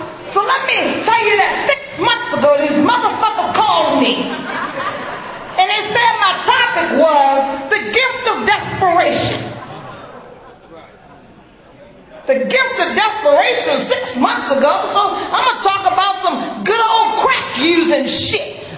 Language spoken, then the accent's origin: English; Baltimore, Maryland, United States; I'm an addict from Baltimore.